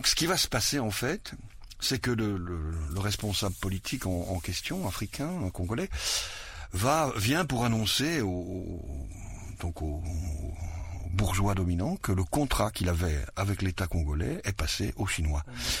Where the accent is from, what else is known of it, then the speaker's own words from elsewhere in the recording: Belgium; Moi, je suis né en Belgique, j'ai été éduqué, élevé dans l'école officielle belge.